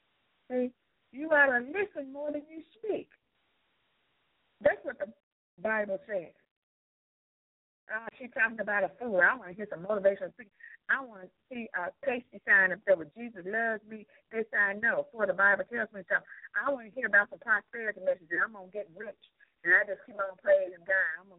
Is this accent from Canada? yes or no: no; the South, United States; I'm from the South, so that's how we say it.